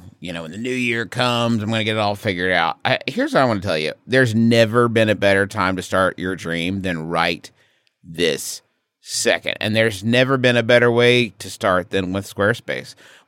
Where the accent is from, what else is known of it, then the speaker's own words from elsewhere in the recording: United States; I'm an American. I get to say that they're doing it wrong.